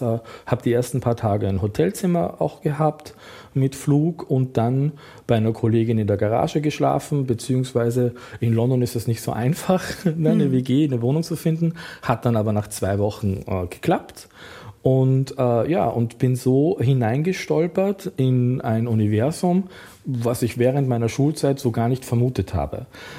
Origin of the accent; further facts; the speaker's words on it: Austria; als Österreicher Tracht, Lederhose, das spielt also im alpinen Bereich